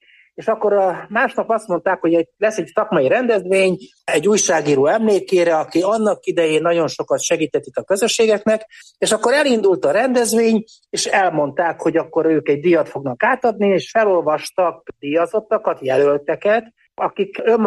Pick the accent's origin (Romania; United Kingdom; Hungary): Romania; Partium; nekem a gyökerek azok Erdélyből indultak, tehát én egy olyan helyen nőttem fel, ahol a Partiumban, ahol különböző etnikumok együtt éltek, tehát együtt nőttünk fel ruszin, rutén, ukrán, orosz, román, cigány, zsidó emberekkel